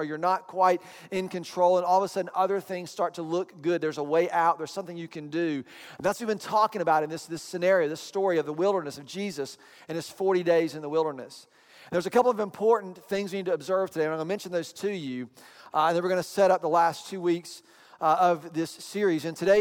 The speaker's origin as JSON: {"language": "English", "town": "Atlanta", "region": "Georgia", "country": "United States", "tie": "born or raised there", "said": "And we grew up in Atlanta, so we didn't have the beach besides."}